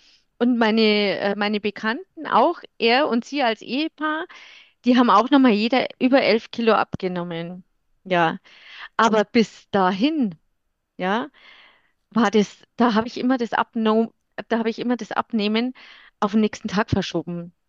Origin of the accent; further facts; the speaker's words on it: Munich, Bavaria, Germany; born there; bin 57, gebürtige Münchnerin, der Liebe wegen nach Franken verschleppt, sagt meine Freundin.